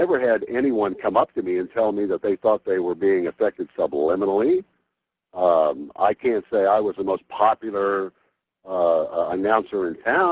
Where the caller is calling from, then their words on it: Hampton, Virginia, United States; I'm calling from Hampton, Virginia.